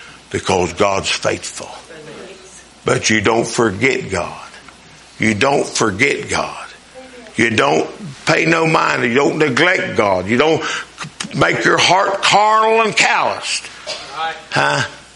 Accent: United States; Y'all know that I'm an American. And y'all know that I'm patriotic.

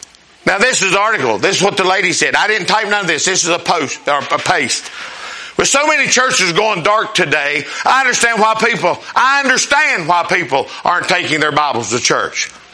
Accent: Winona, West Virginia, United States; I come from Winona. I graduated a 12-gauge education from Midland Trail.

